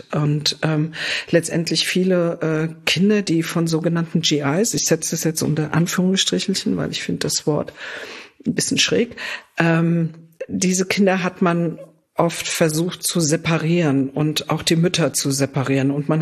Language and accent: German; Frankfurt, Hesse, Germany; born there; Nee, ich bin tatsächlich ein Frankfurter Mädel, also okay, ein richtig echtes Frankfurter Mädel.